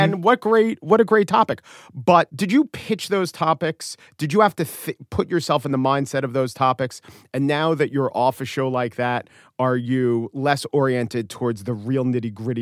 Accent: New York, United States; As a New Yorker, I thought the word drawer was draw.

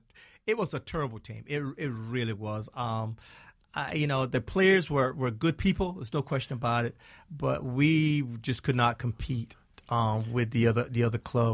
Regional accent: South Carolina, United States; I'm from South Carolina, population of about 500 in my hometown.

